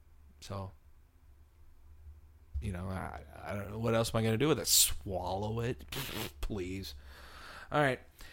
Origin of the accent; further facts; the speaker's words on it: California, United States; since I come from California, we're going to pick California first.